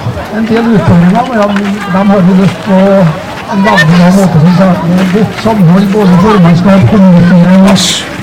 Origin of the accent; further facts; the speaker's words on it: Kristiansund, Møre og Romsdal, Norway; Men jeg må fortelle, jeg kommer jo fra Kristiansund